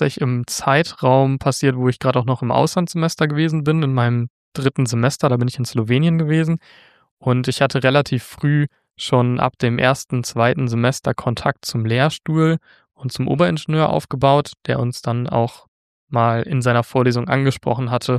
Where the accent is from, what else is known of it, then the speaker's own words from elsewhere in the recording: Wermelskirchen, North Rhine-Westphalia, Germany; born there; weil ich gebürtiger Wermelskirchner bin